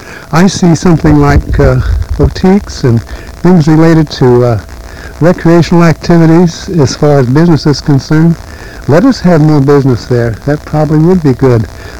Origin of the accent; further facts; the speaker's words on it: Oakland, California, United States; I grew up in Oakland, and I know what a really pleasant downtown area we have